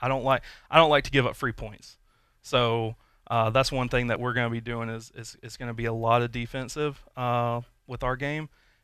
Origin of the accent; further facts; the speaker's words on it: Birmingham, Alabama, United States; I grew up in Birmingham, so me and my dad used to go watch a lot of UAB basketball.